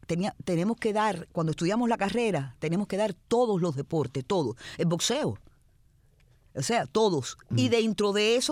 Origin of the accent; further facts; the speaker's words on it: Cuba; moved away as an adult; now in Venezuela; Mi hija tenía 6 años cuando yo me fui de Cuba.